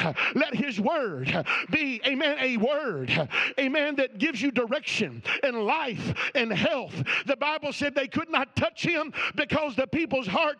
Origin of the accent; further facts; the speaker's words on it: Kentucky, United States; If I said that to my mother, she'd have slapped me silly. I'm from Kentucky. They do that.